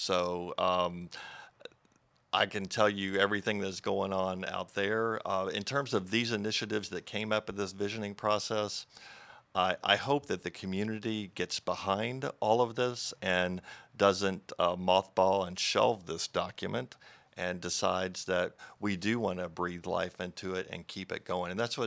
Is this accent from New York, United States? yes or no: no; Henderson, Nevada, United States; Probably because this is hometown for me. I was born and raised here in Henderson. I love the community. I had the privilege of moving away for about 20 years